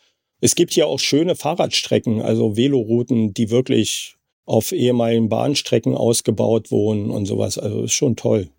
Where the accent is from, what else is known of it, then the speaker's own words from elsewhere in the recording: Berlin, Germany; also born or lived in Wismar; now in Kiel, Germany; Ich bin zwar gebürtig in Wismar, aber seit 1965 habe ich in Berlin gewohnt, in Ostberlin, und bin da groß geworden und wohne jetzt seit einem Dreivierteljahr aus persönlichen Gründen in Kiel